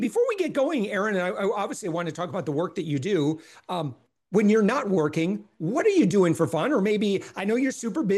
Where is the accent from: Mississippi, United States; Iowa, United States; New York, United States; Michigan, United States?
Michigan, United States; I'm from between Kalamazoo, Grand Rapids area.